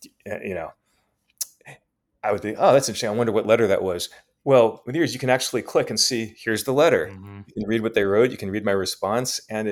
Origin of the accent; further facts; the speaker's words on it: New York, United States; even though as a kid growing up in New York, you know, I had no such worries.